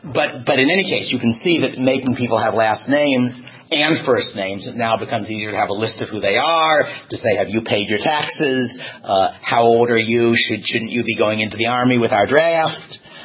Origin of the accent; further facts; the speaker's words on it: United States; I said, I'm an American.